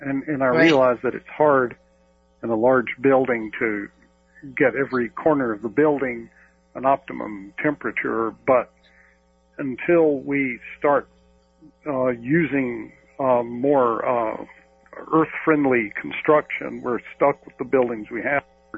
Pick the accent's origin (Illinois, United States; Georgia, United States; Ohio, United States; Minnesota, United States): Georgia, United States; I grew up in Georgia, and where AC. That was one of the early adopting states for air conditioning because of the heat and humidity there.